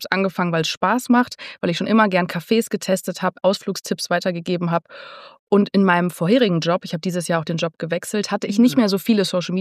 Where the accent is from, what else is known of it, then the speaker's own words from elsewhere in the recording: Münster, North Rhine-Westphalia, Germany; Ich komme aus Münster, ich bin Kummer gewohnt. Bei uns ist das Wetter in Münster ist immer schlecht oder meistens schlecht.